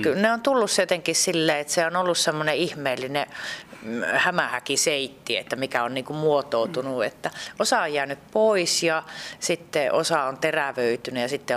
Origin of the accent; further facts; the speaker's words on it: Varkaus, North Savo, Finland; Itse olen Varkaudesta kotoisin